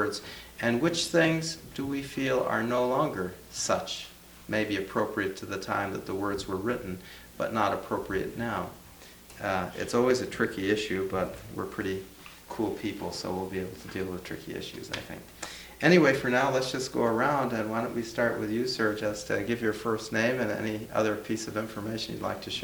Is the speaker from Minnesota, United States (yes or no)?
yes; St. Paul, Minnesota, United States; from St. Paul.